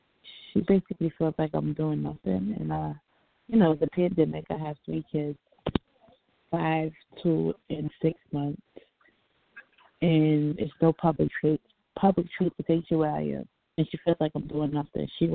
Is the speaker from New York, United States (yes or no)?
yes; New York, United States; now in Pennsylvania, United States; I'm from New York. I came here from New York. I'm in Pennsylvania. I was thinking about going back to New York to a homeless shelter.